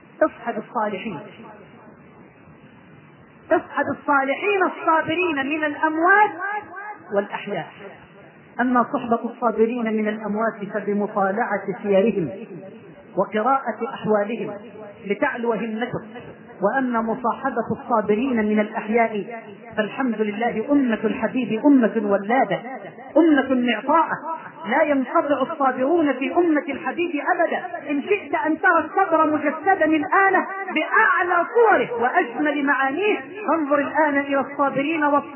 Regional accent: Egypt; بلدنا مصر

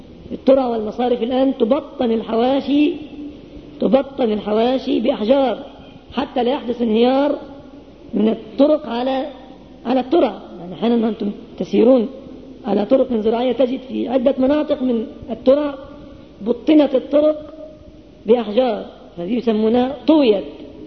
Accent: Egypt; وهذا حاصل في بلادنا مصر

